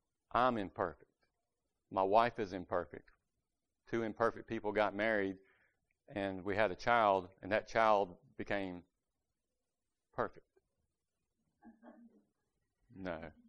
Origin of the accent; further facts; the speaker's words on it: Reesville, North Carolina, United States; born there; Do I feel like I'm valued because I was born in Reesville, North Carolina?